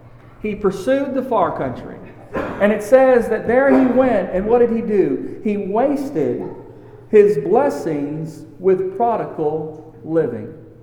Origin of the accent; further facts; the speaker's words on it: Texas, United States; You know, growing up in Texas, it's flat.